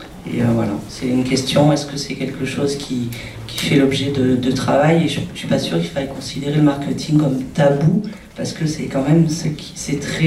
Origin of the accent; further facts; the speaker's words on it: Avignon, Provence-Alpes-Côte d'Azur, France; Moi je suis originaire d'Avignon